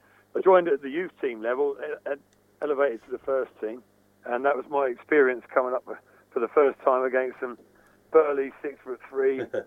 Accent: Epsom, South East England, United Kingdom; When I was brought up in Epsom

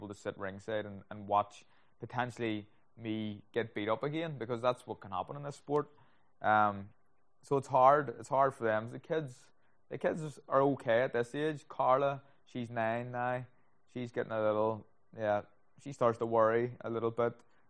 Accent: Tigers Bay, Northern Ireland, United Kingdom; Me growing up in Tigers Bay, my wife growing up in Poldglass, it was a different type of life.

